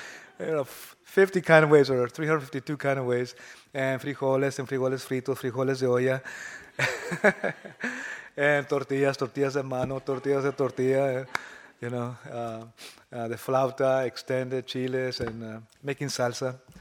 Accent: Ramona, California, United States; I guess I was around seven years old, and we came down the mountain from Ramona Mountain, east of San Diego, a city on top of a mountain, Indian reservation.

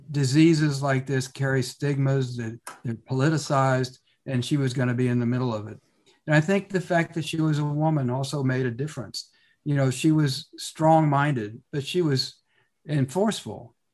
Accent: Texas, United States; which as a Texan, I can testify, is a rare occurrence.

